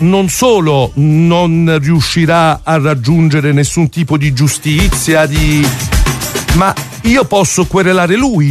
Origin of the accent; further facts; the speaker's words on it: Naples, Campania, Italy; Dice tutto perché noi siamo napoletani.